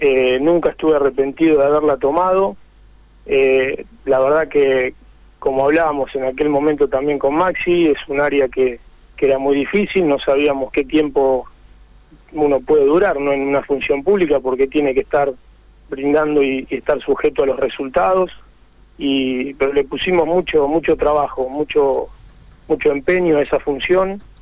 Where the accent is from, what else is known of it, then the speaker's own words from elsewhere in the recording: Santa Fe, Argentina; born there; Somos nacidos en pueblos vecinos, en Lenubes, yo en la Bordeboy, al sur de la provincia de Santa Fe, en el departamento General López. Estudiamos juntos en la Universidad Nacional de Rosario, Ciencias Políticas.